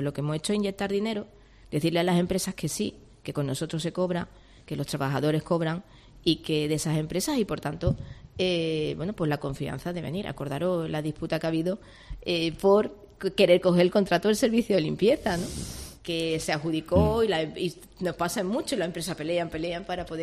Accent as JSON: {"language": "Spanish", "town": "Jerez de la Frontera", "region": "Andalusia", "country": "Spain", "said": "Y yo soy muy de Jerez. pero es que esta ciudad, contra más las conoces, más te enamora de ella"}